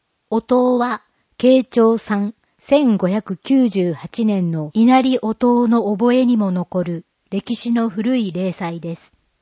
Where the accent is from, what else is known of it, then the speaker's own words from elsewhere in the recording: Hawaii, United States; also born or lived in Japan; now in Mihara, Japan; 私の出身はハワイのオアフ島です。11歳まで日本で育ってハワイに住み始めました。